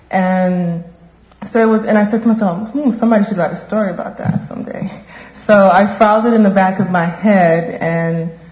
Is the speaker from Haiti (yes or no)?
yes; Haiti; To be Haitian in a community that didn't have a large Haitian community, it's not like I grew up in Brooklyn where when you go out, it's very apparent.